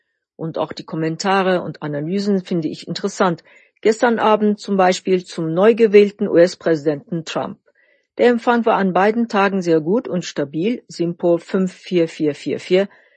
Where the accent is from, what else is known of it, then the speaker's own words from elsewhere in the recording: Gaziantep, Turkey; In meiner Heimatstadt Gaziantep ist Pistazie verbreitet und auch Olivenbaum.